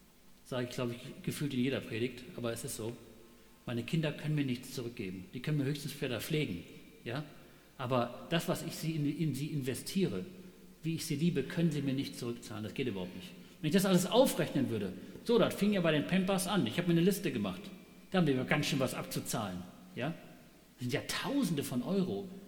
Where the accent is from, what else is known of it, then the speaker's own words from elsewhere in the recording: Tanzania; ich bin in Afrika aufgewachsen, versteht ihr